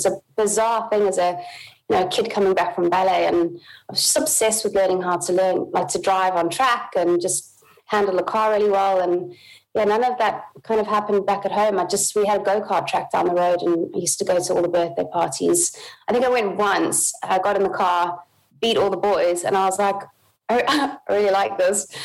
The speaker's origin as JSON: {"language": "English", "town": "Somerset West", "region": "Western Cape", "country": "South Africa", "tie": "born or raised there", "said": "I come from Somerset West, which is a really small town. Well, back in the day, I mean, it was really small. Obviously, it's built up a bit now, but yeah, small town, big dreams, that kind of story. And living by the sea was amazing."}